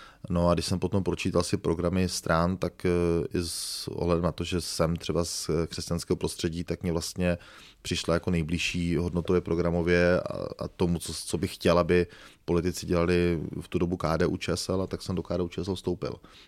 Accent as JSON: {"language": "Czech", "region": "Moravia", "country": "Czechia", "said": "jsem hrdý, jak tady zaznělo v úvodu, na to, že jsem nejenom Moravák, ale že jsem Hanák"}